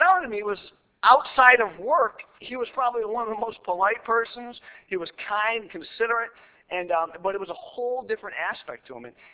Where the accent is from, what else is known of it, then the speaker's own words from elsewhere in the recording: Buffalo, New York, United States; born there; also born or lived in Syracuse / Rochester; I was born in Buffalo. I lived in Syracuse for 5 or 6 years, then outside of Rochester for another 3 or 4 years.